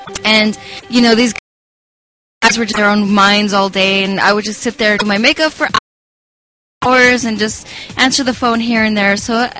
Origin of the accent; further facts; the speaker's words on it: La Puente, California, United States; I grew up very close to La Puente.